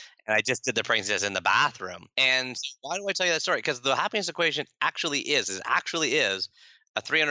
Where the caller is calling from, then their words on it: Toronto, Ontario, Canada; I'm in Toronto, Ontario, Canada, North America, Western Hemisphere.